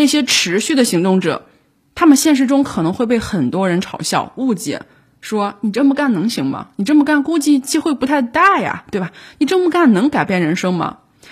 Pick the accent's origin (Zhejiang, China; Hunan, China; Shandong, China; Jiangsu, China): Shandong, China; 我英文不差的，我山东人，我高考大省